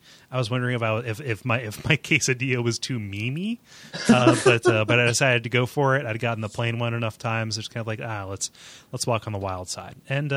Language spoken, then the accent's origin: English; Mansfield, Ohio, United States; I am from a small town in north central Ohio called Mansfield.